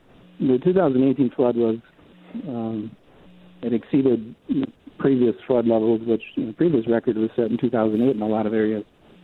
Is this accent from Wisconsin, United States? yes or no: yes; Wisconsin, United States; Yeah, I grew up in LaCrosse County, small dairy farm. Typical 160-acre, 40-cow dairy farm, youngest of 10 kids.